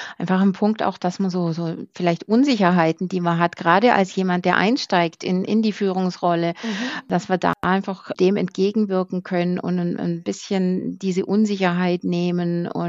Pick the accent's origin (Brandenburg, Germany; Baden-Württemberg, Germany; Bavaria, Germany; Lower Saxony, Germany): Baden-Württemberg, Germany; weil wir kommen ja so aus dem Schwäbischen